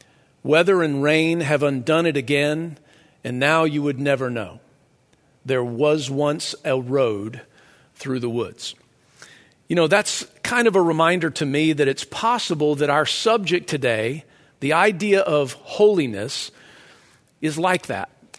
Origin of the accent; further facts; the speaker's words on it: Georgia, United States; Growing up in Georgia, my neighborhood had a wooded creek that was nearby.